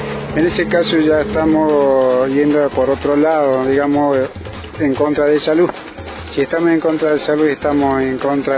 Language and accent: Spanish; San Lucas, Chuquisaca, Bolivia; born there; moved away; el departamento de Chuquisaca, provincia Norcinti, municipio San Lucas. Una comunidad se llama Corma.